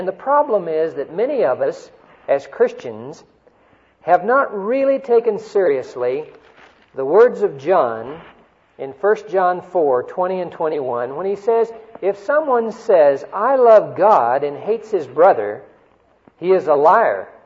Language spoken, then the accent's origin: English; Oklahoma, United States; also born or lived in Texas; I'm a deflated Texan, really. I grew up in Oklahoma, but I was born in Texas.